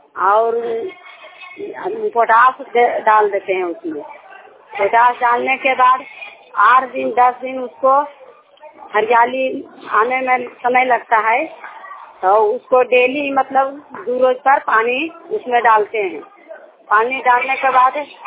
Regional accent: Balwapur, Bihar, India; ग्राम बलवापुर के रहने वाली हूँ, जिला नवादा पड़ता है, थाना नारदीगंज पड़ता है, पोस्ट मसौड़ा पड़ता है।

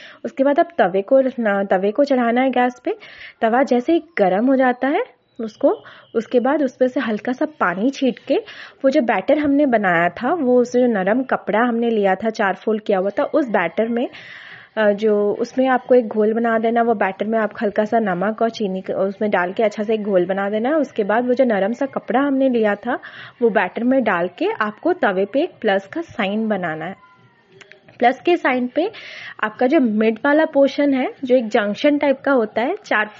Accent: Bhubaneswar, Odisha, India; मैं उड़ीसा भुवनेश्वर से हूँ।

